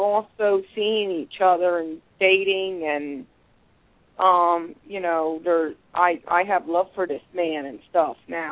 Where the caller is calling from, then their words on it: New York, United States; I'm calling from New York.